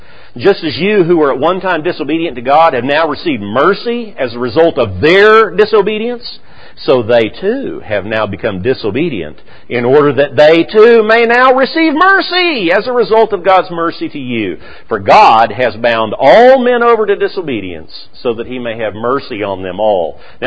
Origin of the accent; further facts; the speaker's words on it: United States; I'm an American. Those are my people. Those are my history events.